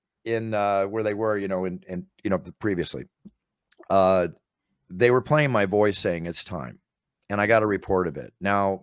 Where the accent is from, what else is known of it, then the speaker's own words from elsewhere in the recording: Philadelphia, Pennsylvania, United States; And I'm from Philadelphia. Obviously, I'm an Eagles fan forever.